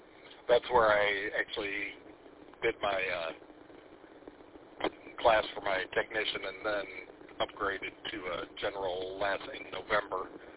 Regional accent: White Lake, Michigan, United States; also born or lived in Kansas; but I grew up down in White Lake and then moved down to Kansas for about 15 years for work

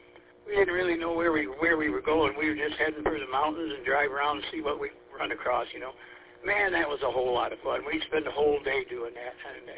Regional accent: Roseville, United States; I grew up in Roseville. And then we kind of sold the place and headed to California, and then found out it wasn't our cup of tea there, and headed back to Roseville

